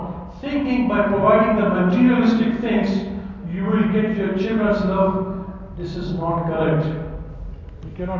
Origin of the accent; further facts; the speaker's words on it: Dubai, United Arab Emirates; I remember, you know, I grew up in Dubai, actually. But, you know, we used to go to Pakistan, you know.